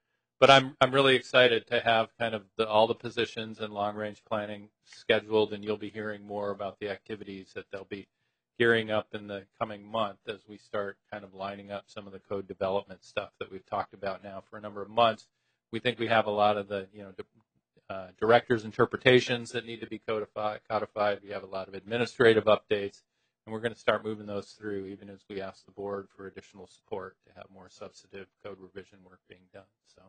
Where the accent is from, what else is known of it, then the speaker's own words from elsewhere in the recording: Wisconsin, United States; She joins us from back in the Midwest, I have to say, my home state of Wisconsin